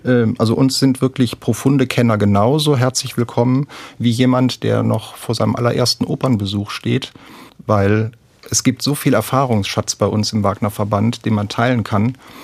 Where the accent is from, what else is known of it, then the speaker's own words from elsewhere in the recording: Wuppertal, North Rhine-Westphalia, Germany; born there; now in Hesse, Germany; gerade für mich als Nicht-Hessen. Gebürtiger Wuppertaler.